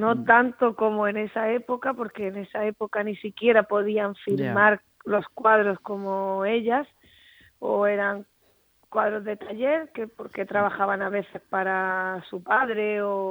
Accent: Puerto Lumbreras, Region of Murcia, Spain; now in Madrid, Spain; vivo en Madrid todo el tiempo. A Puerto Lumbreras, pues sí, voy todo lo que puedo, porque a mí me encanta mi pueblo y me gusta mi gente

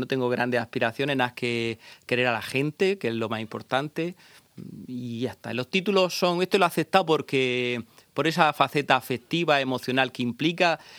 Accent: Puerto Lumbrera, Region of Murcia, Spain; Soy lumbrerense, lo puedo decir, a partir de la concesión del título, pero puedo decir con todo... Y nadie puede decir que no soy de allí, soy hijo de Puerto Lumbrera.

